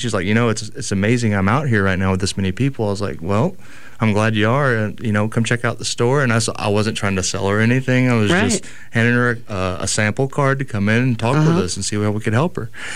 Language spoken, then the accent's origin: English; the South, United States; We all know that saying. We're from the South.